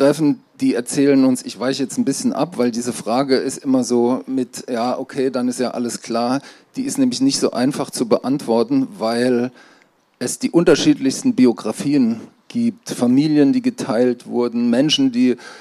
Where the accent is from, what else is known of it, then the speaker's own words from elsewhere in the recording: Germany; Wenn ich die beantworten müsste, würde ich sagen, ich bin aus Deutschland, weil mein Vater kommt aus dem Westen, meine Mutter aus dem Osten.